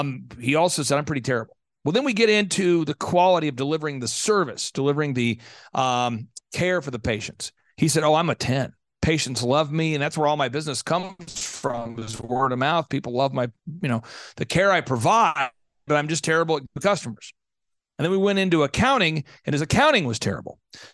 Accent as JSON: {"language": "English", "town": "Tulsa", "region": "Oklahoma", "country": "United States", "tie": "born or raised there", "said": "Well, I was born in Tulsa, Oklahoma. I grew up very poor."}